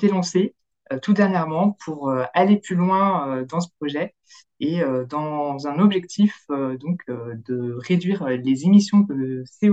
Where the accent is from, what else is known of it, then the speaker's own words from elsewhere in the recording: Lyon, Auvergne-Rhône-Alpes, France; now in Metz, France; Alors, je suis originaire de Lyon. Je suis ingénieure de formation avec une spécialisation dans les industries textiles et j'habite Metz.